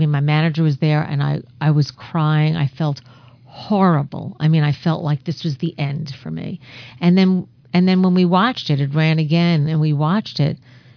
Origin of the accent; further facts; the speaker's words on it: New York, United States; now in Los Angeles, United States; I'm from New York. New York's very close to Philly